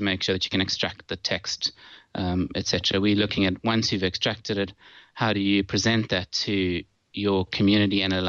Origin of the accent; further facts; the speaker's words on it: South Africa; now in United Kingdom; I am actually just outside London, but I hail from South Africa.